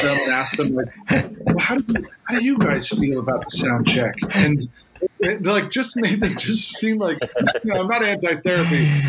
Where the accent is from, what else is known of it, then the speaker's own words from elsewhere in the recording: Pennsylvania, United States; Well, growing up in the Lehigh Valley, there was this CD store called Tunes.